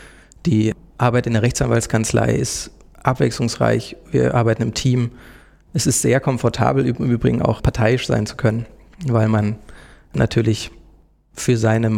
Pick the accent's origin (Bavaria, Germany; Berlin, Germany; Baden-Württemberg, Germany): Berlin, Germany; Ich komme aus Berlin, also ich bin in Berlin aufgewachsen und habe an der Humboldt-Uni studiert.